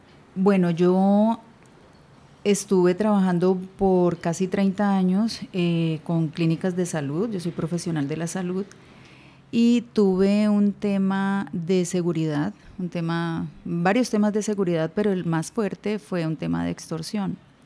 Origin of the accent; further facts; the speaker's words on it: Valle del Cauca, Colombia; moved away as an adult; also born or lived in Nariño; now in United States; yo soy de Nariño, Colombia, y como a la edad de un mes me vine a vivir para el Valle. Acá estuve viviendo muchos años y a nivel, más o menos a la edad de 45 años me fui a vivir para Estados Unidos.